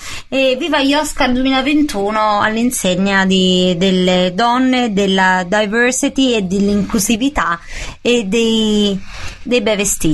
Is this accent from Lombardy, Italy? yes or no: no; Naples, Campania, Italy; e lo dico da napoletana